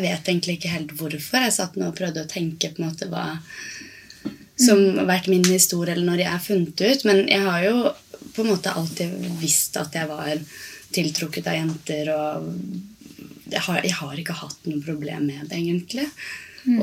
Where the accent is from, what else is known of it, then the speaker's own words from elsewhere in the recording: Oslo, Norway; Men det kan jo gå til ende det er fordi at jeg kommer fra Oslo.